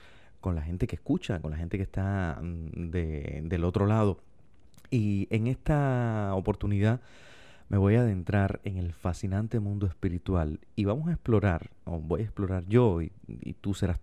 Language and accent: Spanish; Cuba; Como cubanos estamos profundamente ligados a la espiritualidad y a la fe en todas sus formas.